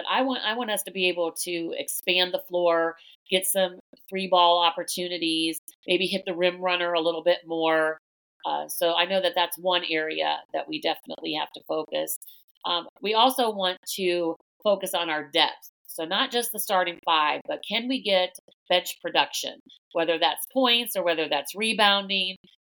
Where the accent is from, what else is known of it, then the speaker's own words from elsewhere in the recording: Akron, Ohio, United States; You know, I'm from Akron.